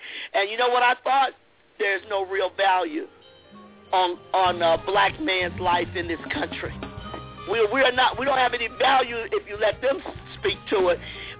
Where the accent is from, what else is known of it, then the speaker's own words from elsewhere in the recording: Colorado Springs, Colorado, United States; from Colorado Springs.